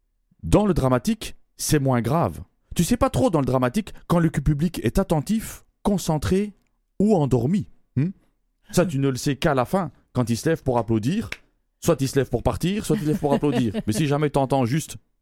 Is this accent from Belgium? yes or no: yes; Belgium; en tant que Belge.